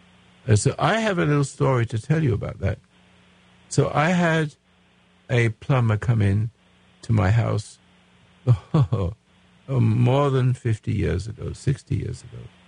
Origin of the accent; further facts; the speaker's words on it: Houston, Texas, United States; And I came into this world, I came into from Houston, Texas